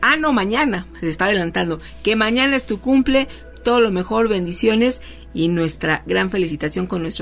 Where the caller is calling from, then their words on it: Zamora, Michoacán, Mexico; Desde Zamora, Michoacán, muchas felicidades.